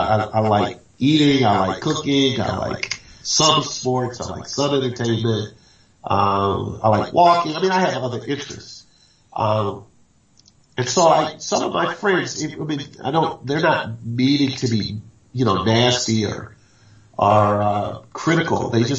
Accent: Mobile, Alabama, United States; I grew up in Alabama while George Wallace was the governor. And if I close my eyes, it's like I just woke up again in Pritchett, Alabama, Mobile, Alabama, with George Wallace the governor.

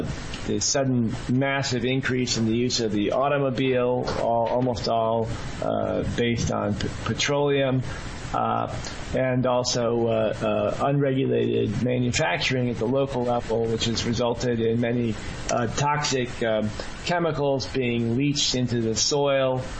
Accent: United States; I'm from the United States

